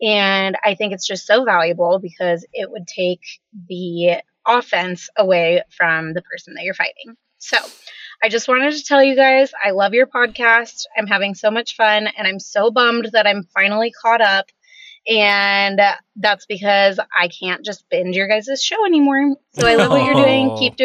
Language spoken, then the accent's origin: English; Oregon, United States; I am from Oregon.